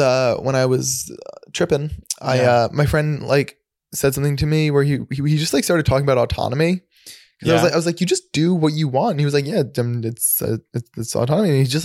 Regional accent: New Jersey, United States; now in Los Angeles, United States; Grew up in Jersey.

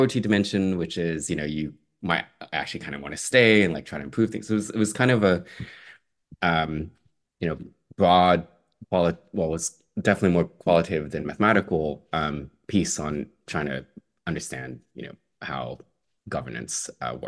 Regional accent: Texas, United States; growing up in Texas in the U.S. South

